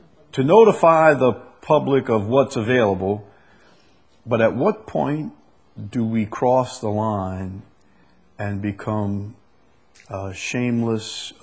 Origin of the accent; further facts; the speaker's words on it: Chalmette, Louisiana, United States; I'm from Chalmette. How uppity can we be?